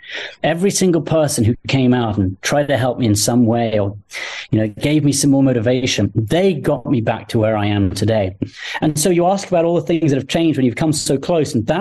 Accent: United States; You know, despite the accent, I'm an American, a proud American.

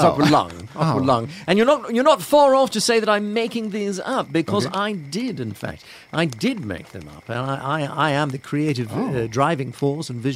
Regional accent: England, United Kingdom; No, I'm not from Chicago. I'm just outside London.

